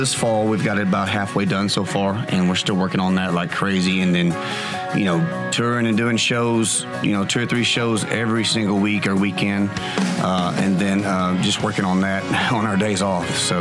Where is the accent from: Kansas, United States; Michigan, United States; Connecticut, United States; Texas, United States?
Texas, United States; Mount Pleasant; born there; now in Gilmore, United States; I was born in Mount Pleasant, Texas, living in Gilmore, Texas. I've been out there, I guess, in Gilmore about 16 years.